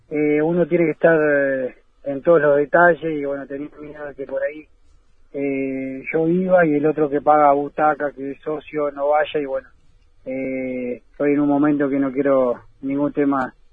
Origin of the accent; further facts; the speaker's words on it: Colonia, Uruguay; Todos saben que soy un coloniense